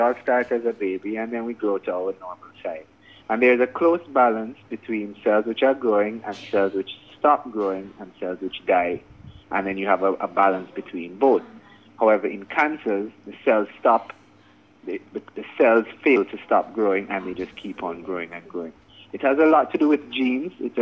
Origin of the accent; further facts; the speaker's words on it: Antigua & Barbuda; born there; also born or lived in Jamaica; Well, I was born in Antigua. I lived in Jamaica for the past 15 years. I did all of my training and work in Jamaica, and I've recently returned to Antigua.